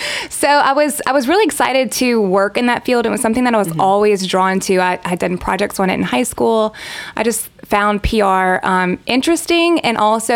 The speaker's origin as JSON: {"language": "English", "town": "Luling", "region": "Louisiana", "country": "United States", "tie": "born or raised there", "said": "Sure. I grew up in Luling, Louisiana. I went to Hahnville High School, graduated there, moved straight to Lafayette to come to UL"}